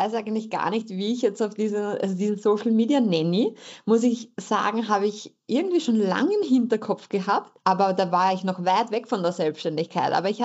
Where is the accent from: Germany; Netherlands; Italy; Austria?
Austria; Lower Austria; ich komme aus dem Tullnerfell